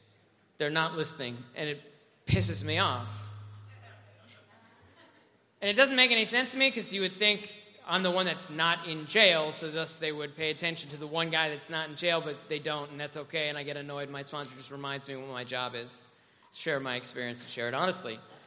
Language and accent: English; New York, United States; I grew up in Rockland County, New York.